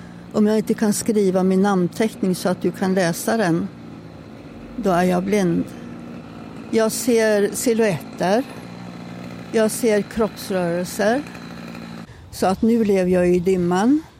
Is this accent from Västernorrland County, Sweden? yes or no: yes; Sundsvall, Västernorrland County, Sweden; moved away as an adult; also born or lived in England; då flyttade vi tillbaka till Sundsvall ett tag. Men sen så flyttade hela pappas familj ner till Stockholm. Och mammas familj stannade kvar här på Alnön och i Sundsvall. Och där växte jag upp och gick i skola.